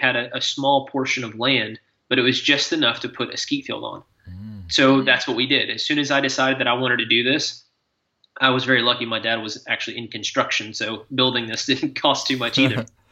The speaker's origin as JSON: {"language": "English", "region": "Georgia", "country": "United States", "tie": "born or raised there", "said": "I grew up in Georgia near Atlanta, and darkness comes in about 6 o'clock."}